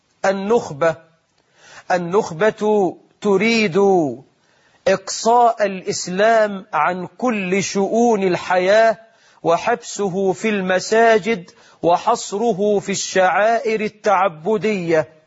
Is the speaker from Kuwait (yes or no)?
no; Egypt; مرت بلدنا مصر بثورة مباركة